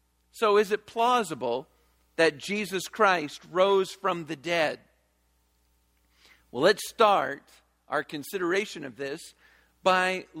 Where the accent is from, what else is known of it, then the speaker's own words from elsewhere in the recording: Virginia, United States; Now, I grew up in Virginia, and I grew up going to church.